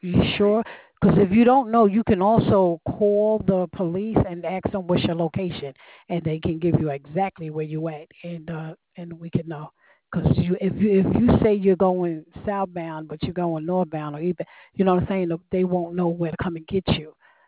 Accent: New Jersey, United States; now in Alabama, United States; And I'm in Alabama, but I'm from Jersey.

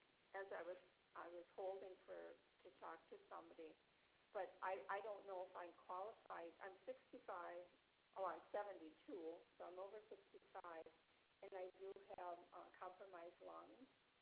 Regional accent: Wisconsin, United States; Sorry to take your time, but I'm from Wisconsin, and we got here late because was having some health issues anyway, so we didn't get here till the middle of January.

